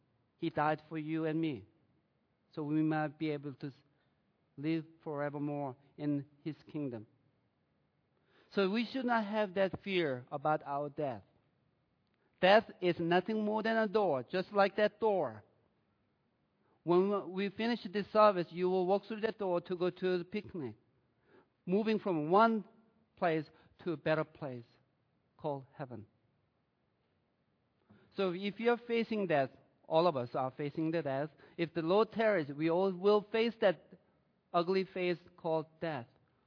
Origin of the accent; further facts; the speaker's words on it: United States; born there; I was born in America.